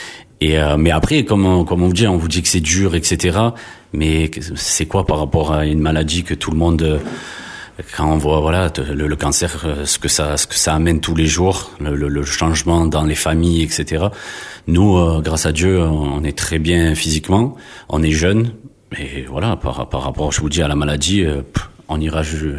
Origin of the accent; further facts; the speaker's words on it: Marseille, Provence-Alpes-Côte d'Azur, France; moi, franchement, en tant que Marseillais